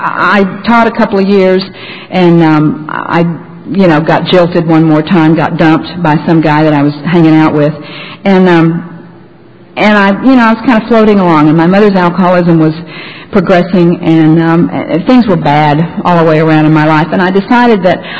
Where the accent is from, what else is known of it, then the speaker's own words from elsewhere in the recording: Texas, United States; I had learned that growing up in Texas. We Texas girls learn that early.